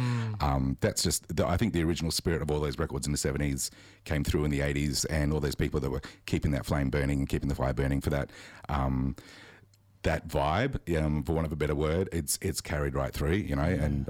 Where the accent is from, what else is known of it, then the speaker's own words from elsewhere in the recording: Adelaide, South Australia, Australia; I grew up in Adelaide.